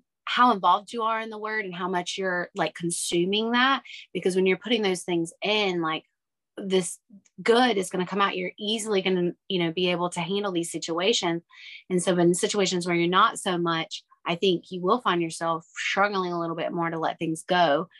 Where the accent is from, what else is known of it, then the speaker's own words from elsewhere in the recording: Southern United States, United States; because we grew up, you know, in the Bible Belt. We grew up in the South